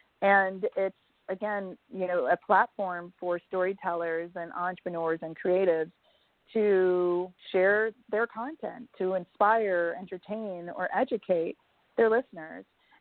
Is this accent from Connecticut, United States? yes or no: yes; Connecticut, United States; also born or lived in Jamaica; I was in the middle of Connecticut. That's where I grew up. I was born in Jamaica. I'm one of six.